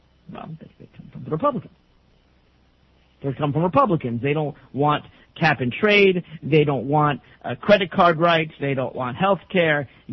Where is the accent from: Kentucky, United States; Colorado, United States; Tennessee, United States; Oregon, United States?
Tennessee, United States; from their homes in places like Tennessee, my home state, to new lands in Oklahoma.